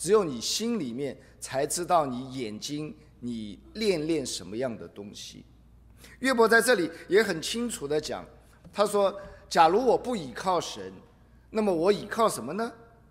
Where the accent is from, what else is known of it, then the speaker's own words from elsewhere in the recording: China; 我们中国人讲说他们的财富可以说是富可敌国。